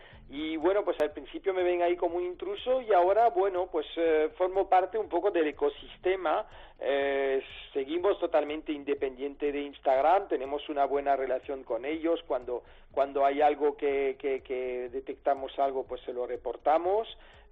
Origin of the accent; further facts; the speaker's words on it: Paris, Île-de-France, France; also born or lived in La Vera, Cáceres, Spain; yo soy parisino, nacido en París, y orgulloso de ser de La Vera, de Cáceres, Extremadura.